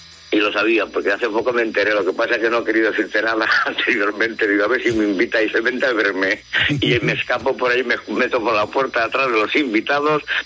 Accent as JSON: {"language": "Spanish", "town": "Valencia", "region": "Valencian Community", "country": "Spain", "said": "yo por lo menos como valenciano lo tengo que agradecer"}